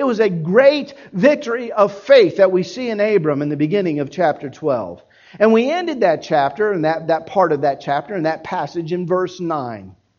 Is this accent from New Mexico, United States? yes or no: no; Miami, Florida, United States; now in Dallas, US?; I grew up in Miami. I'm a city boy. I lived in Dallas for 7 years.